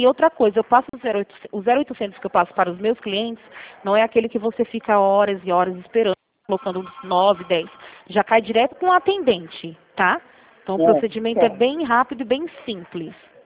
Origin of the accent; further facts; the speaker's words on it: Rio Claro, São Paulo, Brazil; eu sou daqui mesmo de Rio Claro